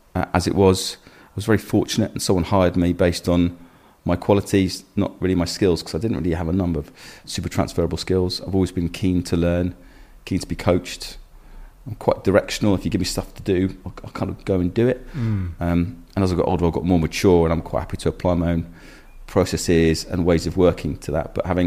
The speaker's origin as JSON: {"language": "English", "region": "London", "country": "United Kingdom", "tie": "born or raised there", "said": "My family still live in that same home I grew up in North London, Kensal Rise."}